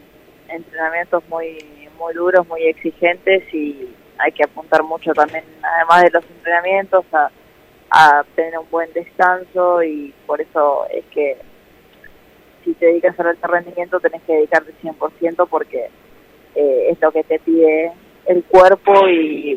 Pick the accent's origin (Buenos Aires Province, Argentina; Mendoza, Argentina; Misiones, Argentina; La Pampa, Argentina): La Pampa, Argentina; General Pico; also born or lived in Santa Rosa; now in Buenos Aires, Argentina; Y yo soy de Pico y primero me tuve que mudar a Santa Rosa.